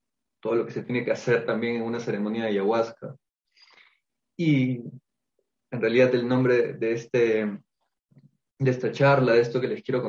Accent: Peru; Yo soy peruano y he tenido la gran oportunidad de vivir muy, muy de cerca con la comunidad nativa Shipibo

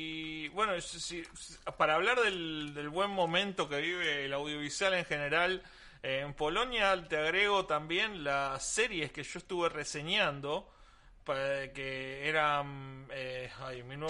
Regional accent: Argentina; nosotros somos Argentina

